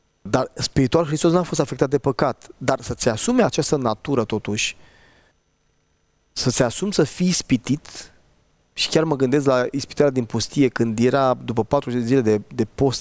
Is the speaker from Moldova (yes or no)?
no; Romania; Adică eu sunt român